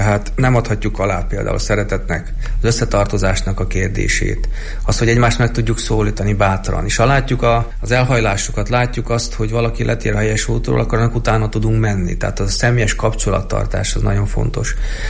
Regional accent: Slovakia; Én magam sohasem gondolkodtam abban, hogy elhagyjam a szülőföldemet.

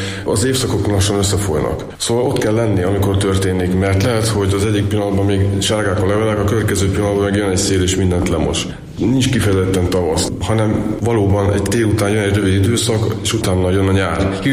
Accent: Sátoraljaújhely, Borsod-Abaúj-Zemplén, Hungary; born there; nem véletlenül szülővárosom Sátoraljaújhely, és ez az első kép innen indul

